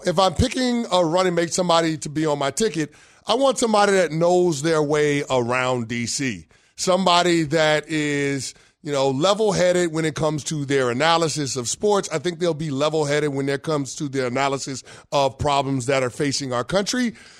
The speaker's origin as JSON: {"language": "English", "region": "New York", "country": "United States", "said": "So it's like I'm from the Northeast, I'm from the New York area, but I want to make sure that I relate to all regions of the country"}